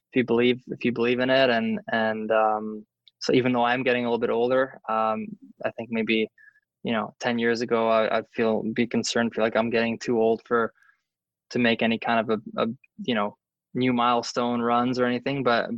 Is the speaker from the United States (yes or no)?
no; Canada; as a Canadian